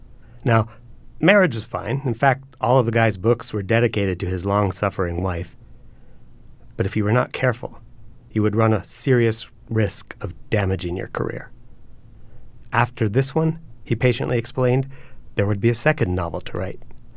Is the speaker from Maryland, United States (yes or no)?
yes; Columbia, Maryland, United States; And that when I grew up in Columbia, Maryland, there was this family.